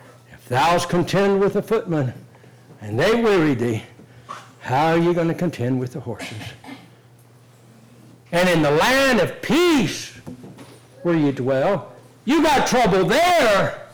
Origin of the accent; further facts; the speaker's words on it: United States; I'm an American.